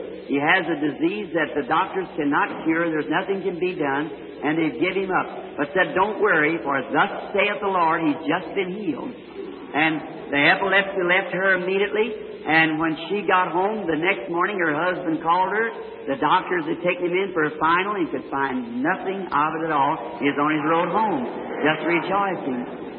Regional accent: the South, United States; Being a Southerner, I say you have to come up here in the North to find what Southern hospitality means.

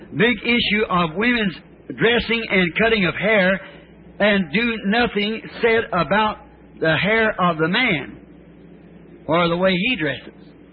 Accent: Kentucky, United States; born or raised there

